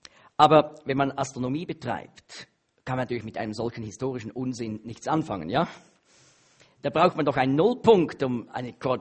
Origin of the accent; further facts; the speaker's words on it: Switzerland; da in Luzern, bei uns in der Schweiz